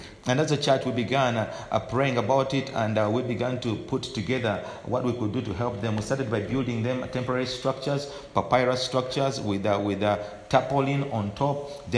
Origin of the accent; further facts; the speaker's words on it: Uganda; English is a second language; But I'm come from Africa, Uganda, and I pastor a church called Shekinah Glory Worship Center.